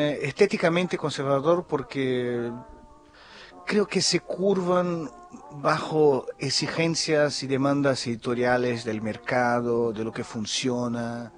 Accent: Rio de Janeiro, Brazil; Spanish is a second language; mi padre es argentino, por eso hablo de este castellano raro, y yo en Brasil no soy visto como exactamente brasileño, ¿no? Porque no es fácil ser un argentino que vive en Brasil o en Río.

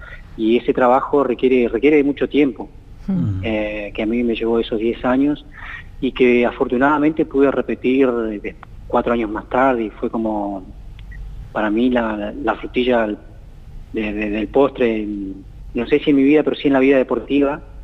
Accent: San Martín de los Andes, Neuquén, Argentina; born there; empezó con la pista, desde muy chico, a los 13 años, en San Martín de los Andes. Nací en San Martín de los Andes y empezó como un juego.

